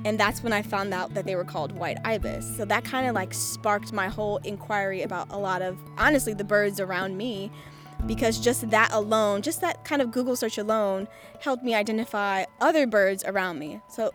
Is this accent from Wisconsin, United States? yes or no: yes; Milwaukee, Wisconsin, United States; now in Fort Lauderdale, United States; I am from Milwaukee, Wisconsin, and now I live in Fort Lauderdale, Florida.